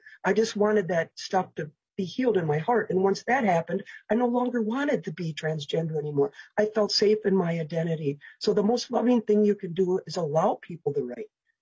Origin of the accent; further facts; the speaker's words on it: Stillwater, Minnesota, United States; I'm from Stillwater, Minnesota.